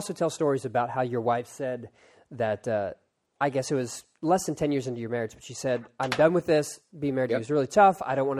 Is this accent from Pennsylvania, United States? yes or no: yes; Philadelphia, Pennsylvania, United States; born there; now in Texas, United States; Now, I was born in Philadelphia, but I live in Texas now.